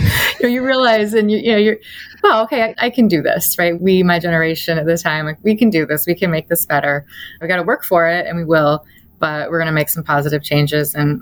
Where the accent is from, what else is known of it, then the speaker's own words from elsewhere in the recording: Beaverton, Oregon, United States; I'm from Beaverton, Oregon, which is the home of Nike.